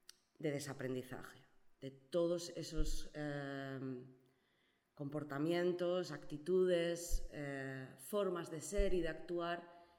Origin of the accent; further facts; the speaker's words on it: Asturias, Spain; tengo 36 años, soy asturiana, pero residente de Matiena. Ya hace, van a hacer 2 años que llevo viviendo en Matiena.